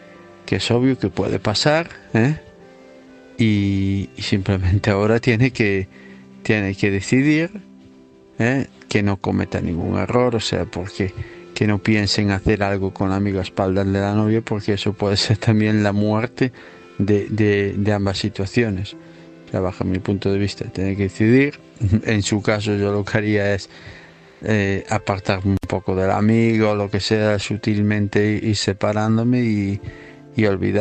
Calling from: Santiago de Compostela, Galicia, Spain; de Santiago de Compostela.

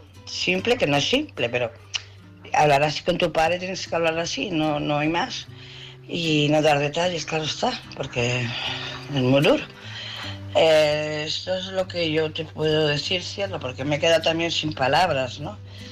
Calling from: Barcelona, Catalonia, Spain; de Barcelona.

